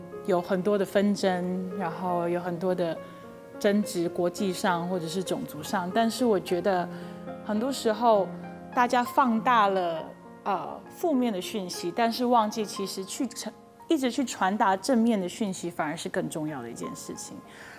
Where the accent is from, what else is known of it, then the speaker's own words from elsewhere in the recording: Taiwan; now in United States; 我其实是来自台湾，我89年前才来到美国